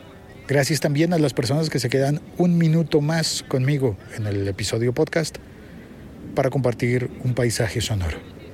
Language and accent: Spanish; Colombia; Ahora, eso no pasa ni en China ni en mi país, Colombia. Tampoco pasa en Perú.